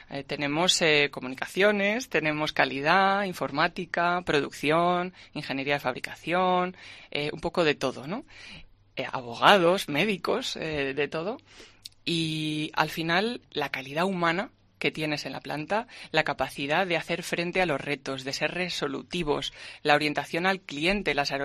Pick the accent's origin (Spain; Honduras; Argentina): Spain; León, Castile and León; Soy de León al 100%, al 200%.